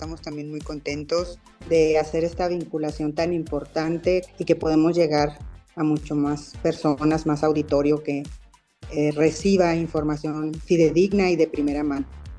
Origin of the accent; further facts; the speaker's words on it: Chihuahua, Mexico; Soy del norte, soy de Chihuahua.